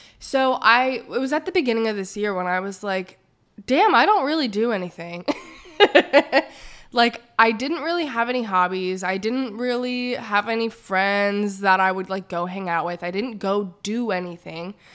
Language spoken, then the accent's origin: English; United Kingdom; Also British, obviously. But now I can add in my southern accent.